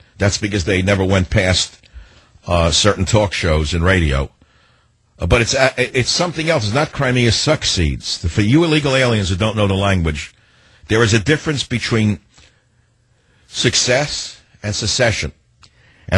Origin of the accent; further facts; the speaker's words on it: New York City, New York, United States; the little house I grew up in Queens.